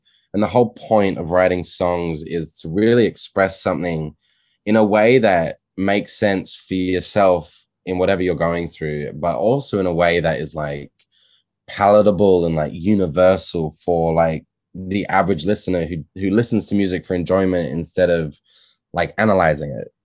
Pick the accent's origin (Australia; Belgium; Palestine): Australia; accent: Australian; So I will always be calling Australia home. I'm actually really cognizant of my Australian accent, because my mom gives me a lot of grief.